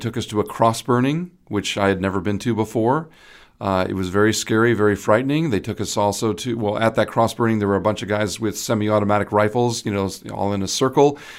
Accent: East Coast, United States; Yeah, exactly. I was pretty surprised. Growing up on the East Coast, I had never seen that before.

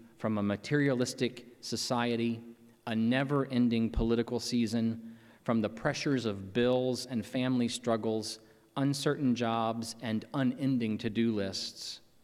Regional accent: Kentucky, United States; I grew up in Kentucky, and so it was a 2-day drive to the Florida beaches of Fort Myers and Tampa

